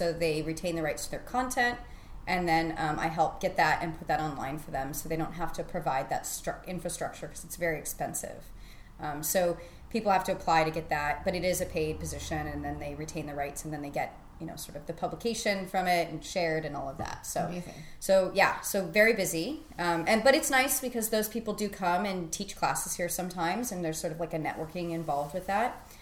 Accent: California, United States; I'm from California, so you can't take me seriously with that acronym.

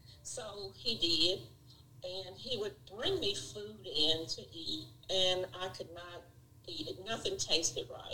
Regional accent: North Carolina, United States; now in Gastonia, United States; I'm originally from Louisville, North Carolina. Moved to Gastonia, North Carolina after marrying

